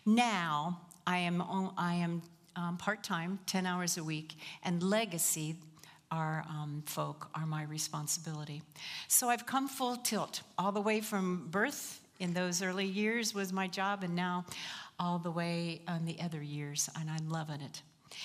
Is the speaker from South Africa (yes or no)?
no; Ohio, United States; Well, I'm from Southern Ohio in the western section. We didn't say you all that much, but occasionally.